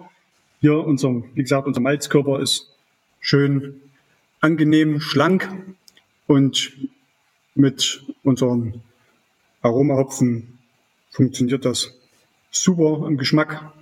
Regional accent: Gera, Thuringia, Germany; Ich komme aus der Nähe von Gera, also ich bin in Gera geboren und habe auf dem Dorf in der Nähe ein Haus gebaut und da wohne ich seit 2010.

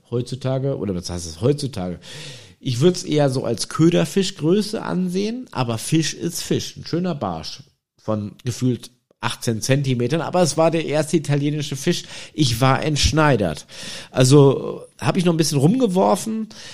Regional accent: Germany; Ich sag, ja, ich komme aus Deutschland, ne?

